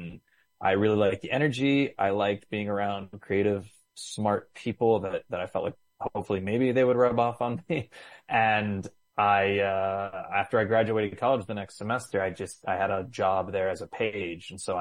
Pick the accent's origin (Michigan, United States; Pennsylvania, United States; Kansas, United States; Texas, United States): Pennsylvania, United States; Cranberry Township; Yeah, I am from a small town north of Pittsburgh called Cranberry Township. It is, it's like suburbs meets farmland meets chain restaurants and strip malls.